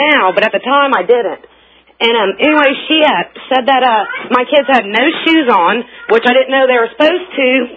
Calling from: Indiana, United States

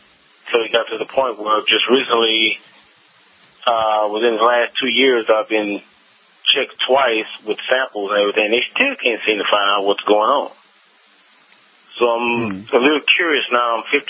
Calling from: Hillsboro, Texas, United States; also born or lived in Houston; so I'm in Texas, and I moved from Houston to Hillsboro, Texas

